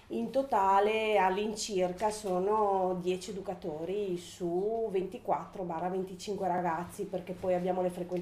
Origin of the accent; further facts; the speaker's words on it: Cagliari, Sardinia, Italy; vengo da Cagliari